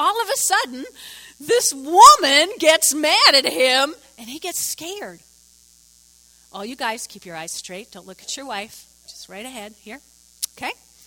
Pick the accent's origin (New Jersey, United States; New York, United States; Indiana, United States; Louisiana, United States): New Jersey, United States; I grew up in North Jersey. I was one of six kids.